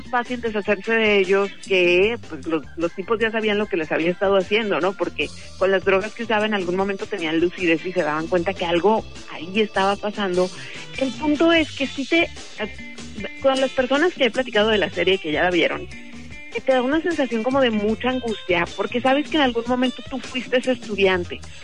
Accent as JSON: {"language": "Spanish", "country": "Mexico"}